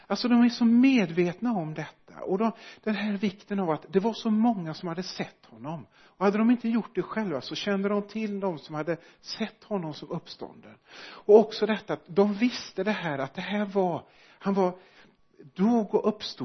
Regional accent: Sweden; Och jag tänker som svenskar så är vi ju lediga på de kristna högtiderna, jul och påsk.

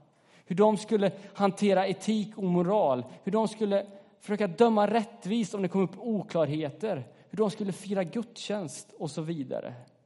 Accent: Kil, Värmland, Sweden; Jag minns när jag var tonåring där hemma i Kil och det kom fram liksom förr eller senare, det gör ju ofta det, att man är kristen.

